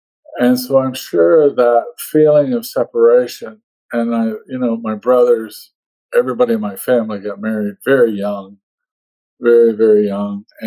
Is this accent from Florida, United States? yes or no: yes; Florida, United States; born there; I guess I could say I was born in Florida.